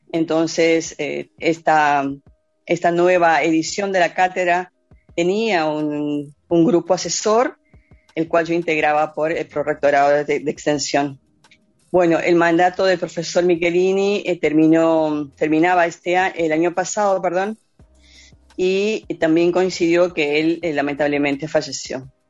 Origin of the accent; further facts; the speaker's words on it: Peru; moved away as an adult; now in Uruguay; digo que soy una migrante por amor. Yo migré al Uruguay el 2 de mayo del año 99